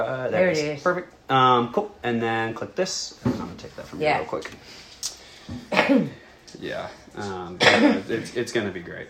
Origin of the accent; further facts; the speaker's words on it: Texas, United States; I love Cajun food. I'm from Texas.